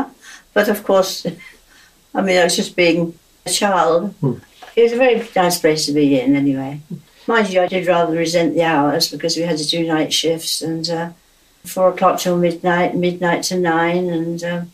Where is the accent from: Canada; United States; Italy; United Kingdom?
Canada; born there; I was born in Canada